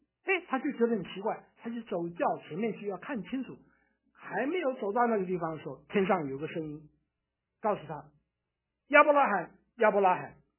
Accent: Taiwan; 你看我小的时候在台湾长大，我以前讲台湾话讲得非常好，现在叫我讲台湾话我就讲不出来了，因为太久没有讲了啊

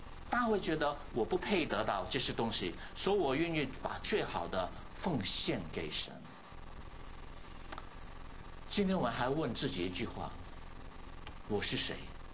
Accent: China; 我们中国人有一句话，就是投之以桃，报之以李啊。

